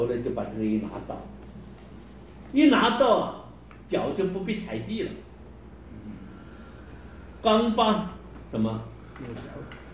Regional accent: China; 我们中国人们中国的神话叫有，练成过的丹嘛

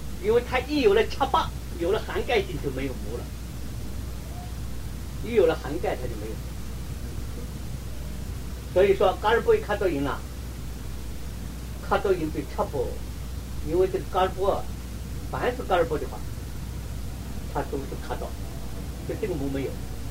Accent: China; 我们中国人念古诗念的白马非马

